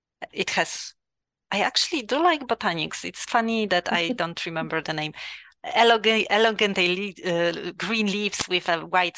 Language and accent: English; Poland; English is a second language; also born or lived in Magdeburg, Germany; I come from Poland. My first degree is in pharmacy and pharmaceutical sciences, actually. And that I have from University of Warsaw.